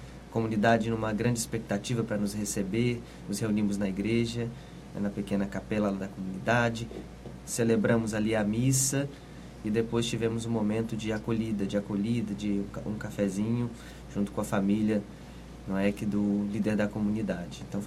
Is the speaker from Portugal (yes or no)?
no; Rio de Janeiro, Brazil; Eu sou da capital do Rio mesmo, cidade do Rio de Janeiro, na região da zona norte do Rio, São Cristóvão. É o bairro conhecido como bairro imperial, né, onde Dom Pedro tinha sua casa.